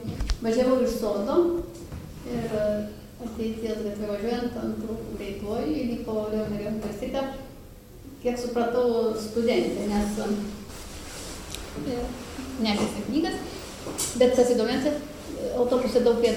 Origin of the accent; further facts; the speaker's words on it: United States; Lithuanian is a second language; now in Lithuania; aš sakau, manau, kad nevietinė, iš kažkur atvykau, taip, sakau, aš iš Amerikos.